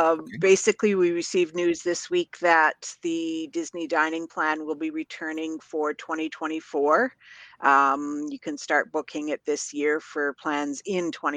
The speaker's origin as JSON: {"language": "English", "country": "Canada", "said": "particularly for myself as a Canadian, it was often offered free"}